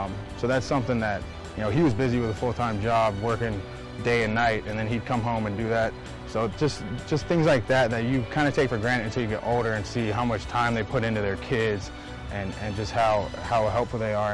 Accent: Knoxville, Tennessee, United States; I mean, for the most part, I grew up in Knoxville, Tennessee.

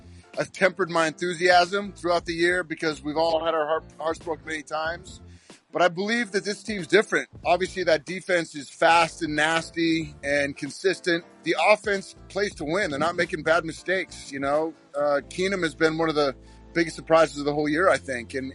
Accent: North Dakota, United States; I'm not a huge Rams fan because, as you know, I'm from North Dakota.

